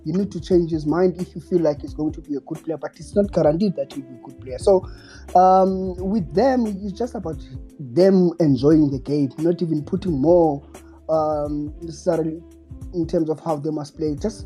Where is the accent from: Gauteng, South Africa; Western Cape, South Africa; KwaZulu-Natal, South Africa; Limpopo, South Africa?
Western Cape, South Africa; Cape Town; I'm from Cape Town. I was born and raised in Cape Town.